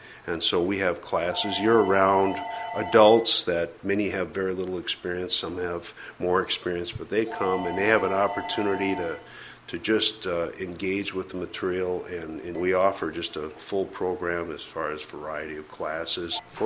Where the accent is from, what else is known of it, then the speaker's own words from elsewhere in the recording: Milwaukee, Wisconsin, United States; That's about an hour's drive north of Milwaukee, Wisconsin, which is my hometown.